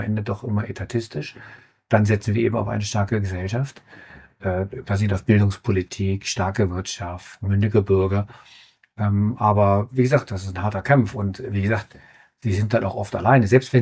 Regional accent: Northern Germany, Germany; Ich komme aus Norddeutschland. Für uns ist das Französische nicht so eingängig wie in, sagen wir, Baden-Württemberg oder im Saarland.

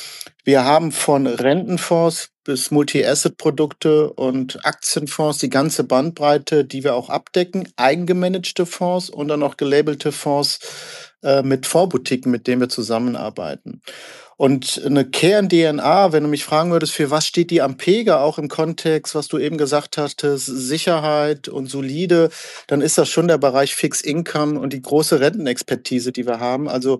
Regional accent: Cologne, North Rhine-Westphalia, Germany; ich komme aus Köln, aus Deutschland. Und wenn man in Köln geboren und wird und lebt, dann kommt man an Karneval nicht dran vorbei.

